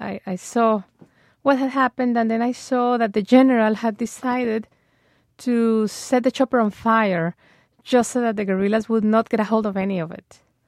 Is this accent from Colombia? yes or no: yes; Colombia; English is a second language; even though I am from Colombia and I've been pretty much born reading these types of news every day